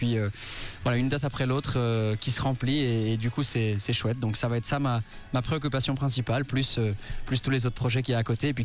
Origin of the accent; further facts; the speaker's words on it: Switzerland; c'est où je suis né, j'ai grandi en Suisse. C'est un pays où il y a toutes mes attaches.